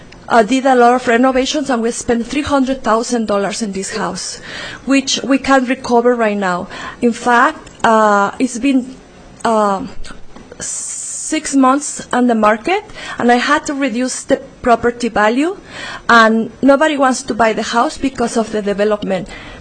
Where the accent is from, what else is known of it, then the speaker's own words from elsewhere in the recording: Mexico City, Mexico; I'm originally from Mexico City.